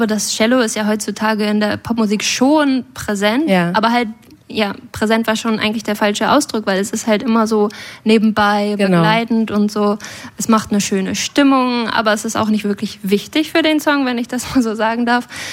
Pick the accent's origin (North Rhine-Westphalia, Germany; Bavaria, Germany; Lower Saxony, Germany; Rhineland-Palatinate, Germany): Lower Saxony, Germany; Holzminden; ich komme ursprünglich aus Holzminden, aber meine Familie kommt aus Waren an der Müritz